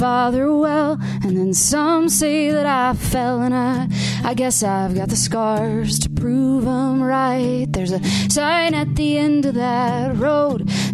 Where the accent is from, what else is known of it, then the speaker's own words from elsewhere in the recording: Memphis, Tennessee, United States; I grew up in Memphis, and so we would go over to Arkansas all the time.